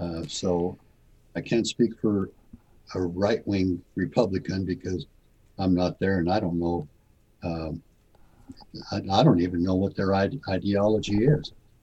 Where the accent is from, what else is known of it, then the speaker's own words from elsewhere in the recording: Rock Springs, Wyoming, United States; But the town that I grew up in, I was born and raised in Rock Springs, Wyoming.